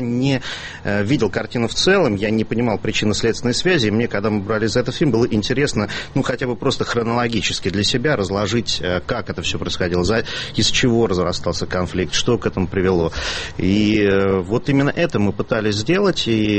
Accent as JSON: {"language": "Russian", "region": "Moscow", "country": "Russia", "said": "даже я, москвич"}